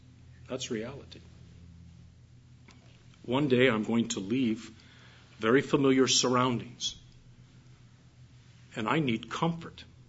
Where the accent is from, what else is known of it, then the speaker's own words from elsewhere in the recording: Detroit, Michigan, United States; I was born and raised in Detroit, and I like to go back and visit family every once in a while.